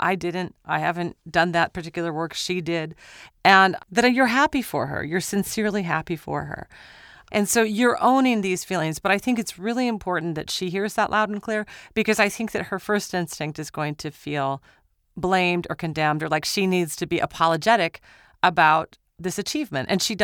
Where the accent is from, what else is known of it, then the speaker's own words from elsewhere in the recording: Minnesota, United States; And I'm from Minnesota.